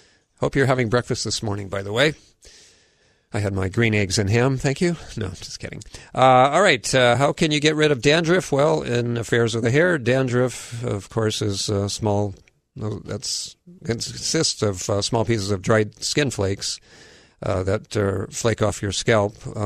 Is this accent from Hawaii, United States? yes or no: yes; Kailua, Hawaii, United States; I remember as a child, growing up in Kailua, as I did